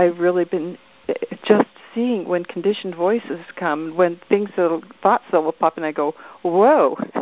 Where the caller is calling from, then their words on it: Canada; I'm calling from Canada.